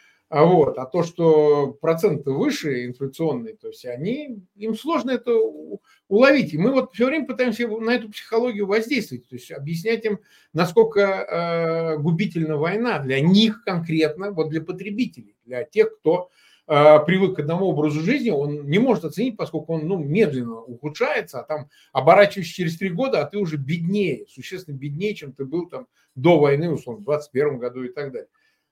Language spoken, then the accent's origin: Russian; Samara, Samara Oblast, Russia; я родом из Самары, бывшего Куйбышева